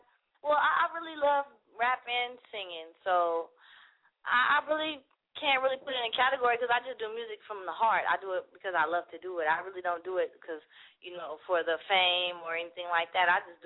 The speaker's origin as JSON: {"language": "English", "town": "Berkeley", "region": "California", "country": "United States", "said": "I'm from South Berkeley. I don't know if you've ever been to Berkeley before. Berkeley is a place. It's a small town out here in the Bay, and it's like a very diverse city."}